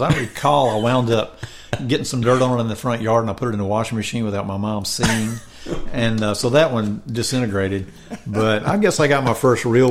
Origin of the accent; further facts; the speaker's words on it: Memphis, Tennessee, United States; But anyway, growing up in Memphis was definitely a formative, you know, I grew up during the 60s and the 70s. I graduated high school in 74